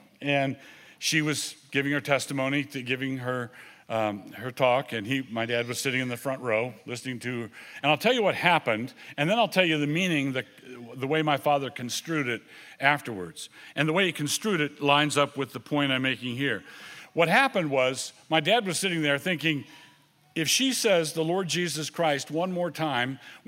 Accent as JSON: {"language": "English", "town": "Annapolis", "region": "Maryland", "country": "United States", "tie": "born or raised there", "said": "I was growing up in Annapolis, Maryland."}